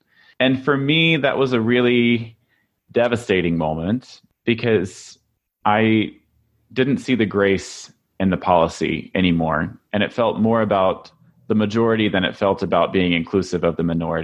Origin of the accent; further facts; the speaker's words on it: Oklahoma, United States; I don't know if it's just from growing up in Oklahoma or what